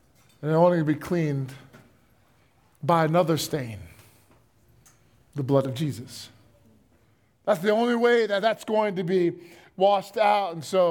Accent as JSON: {"language": "English", "region": "New Jersey", "country": "United States", "said": "It's a mustard on a hot dog. I'm from New Jersey."}